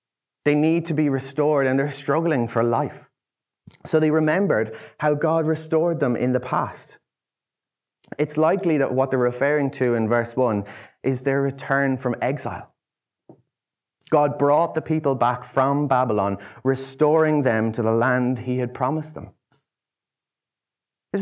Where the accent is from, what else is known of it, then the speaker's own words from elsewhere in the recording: Ireland; It gave me some validation as an Irishman.